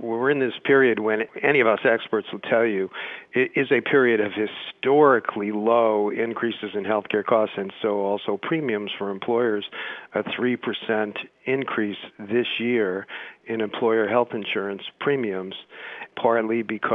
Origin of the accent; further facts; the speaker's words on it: Boston, Massachusetts, United States; I know you have Mets and Yankees fans in the area, but I'm originally from Boston